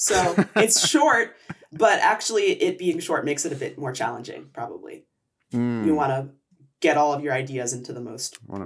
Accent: New Haven, Connecticut, United States; Yale is my home, in my hometown. I'm from New Haven, Connecticut.

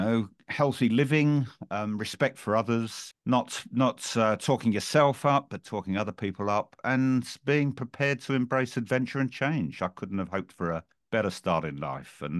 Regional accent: Colchester, East of England, United Kingdom; also born or lived in Harwich; I spent my first 6 months living there, but I was born in an ambulance travelling between Harwich and Colchester, which was my home, where I'm talking to you from now.

